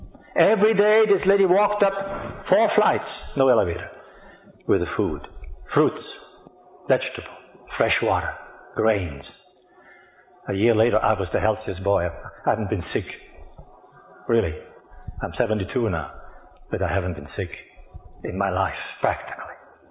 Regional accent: Lugano, Ticino, Switzerland; first language Italian; English is a second language; So I grew up in the Italian part, speaking Italian, I thinking Italian.

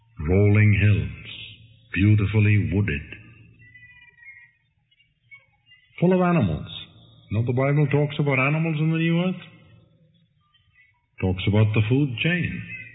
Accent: India; From where I grew up in India

